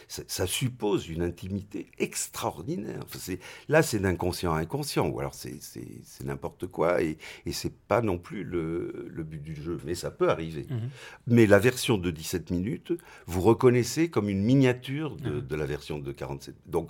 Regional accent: Paris, Île-de-France, France; moi j'étais à Paris, ma ville natale

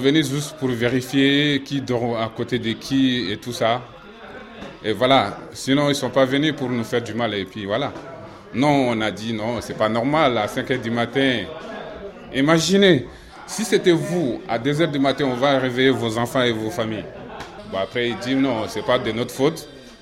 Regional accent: Mali; now in France; Je suis arrivé du Mali. Je suis venu seul.

